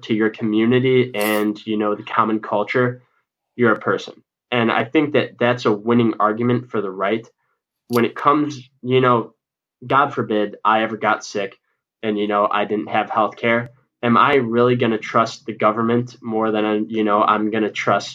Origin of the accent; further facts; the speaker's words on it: Chicago, Illinois, United States; I am from Chicago. Pineapple belongs in a fruit salad